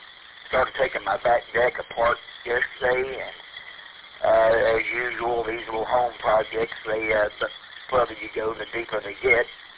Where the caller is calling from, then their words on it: Morgantown, Indiana, United States; I am in a little town called Morgantown. It's probably a solid 30 miles south of Indianapolis.